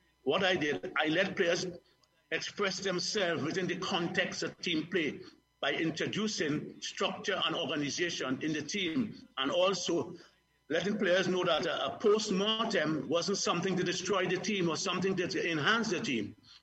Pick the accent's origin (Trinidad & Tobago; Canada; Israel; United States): Trinidad & Tobago; But I always believe that nobody can play better than me as a Trinidadian.